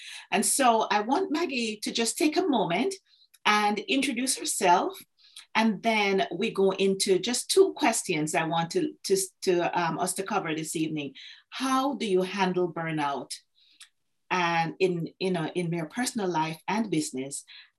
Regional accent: Jamaica; moved away as an adult; now in North America; I am Jamaican. I was born in Jamaica, spent my first 35 years in Jamaica, and have lived in North America and traveled extensively over the last number of years.

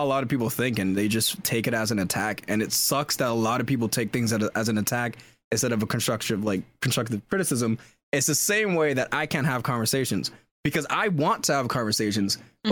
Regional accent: Canada; born there; I'm born in Canada, but I'm raised British because my whole family's like British, and I'm the first one like Canadian over here.

